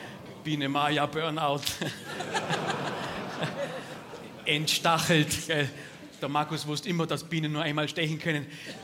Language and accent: German; Bavaria, Germany; Bei uns in Bayern heißt das Captatio Benevolentiae. Wir sind gesitteter, als ihr denkt.